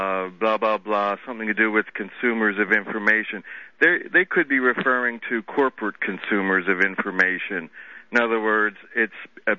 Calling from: Philadelphia, Pennsylvania, United States; I'm calling from Philadelphia.

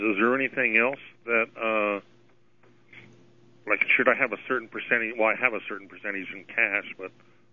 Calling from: Ontario, Canada; Okay, I'm calling from Ontario.

